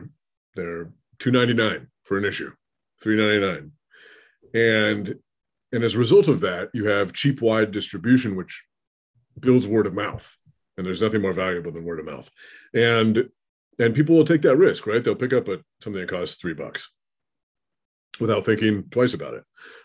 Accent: Oregon, United States; now in Minnesota, United States; Yeah, I grew up in Oregon, but I live in Minnesota. I'm married into the Midwest.

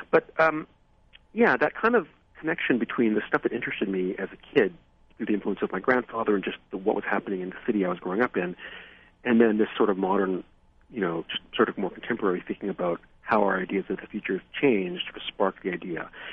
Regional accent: Vancouver, British Columbia, Canada; And then growing up in Vancouver after that, it was sort of like growing up in sort of the rubble of this futurism.

